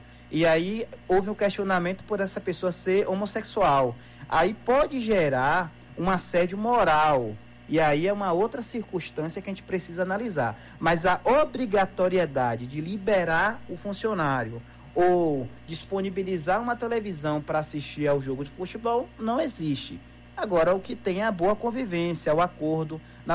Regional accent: Salvador, Bahia, Brazil; now in Feira de Santana, Brazil; Na verdade, eu sou de Salvador, mas moro em Feira de Santana.

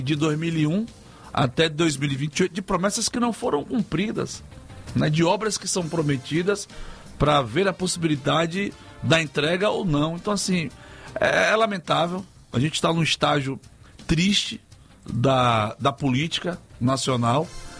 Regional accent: Canudos, Bahia, Brazil; also born or lived in São Paulo; porque eu sou do interior. Eu nasci em São Paulo, mas me criei em Canudos.

